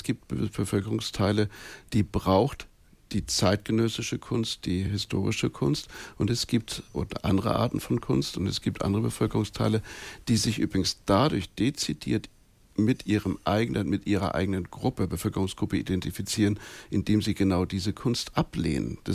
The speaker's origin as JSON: {"language": "German", "region": "Hamburg", "country": "Germany", "said": "nun bin ich hier in Hamburg und ich bin selber Hamburger"}